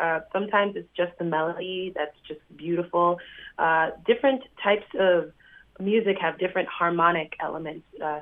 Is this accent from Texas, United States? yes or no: no; Boston, Massachusetts, United States; Yes, I'm from Boston.